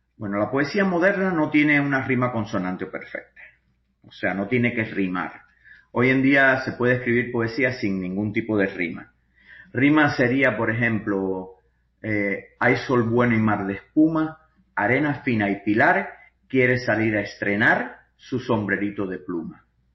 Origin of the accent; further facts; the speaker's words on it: Cuba; moved away as an adult; Mira, es muy lógico que escriba acerca de Cuba porque soy cubano. Además, salí de Cuba cuando tenía 30 años. Todas mis raíces están en Cuba.